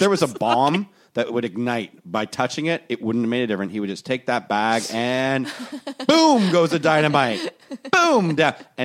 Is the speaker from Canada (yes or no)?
yes; Toronto, Ontario, Canada; I was raised in Toronto, Canada.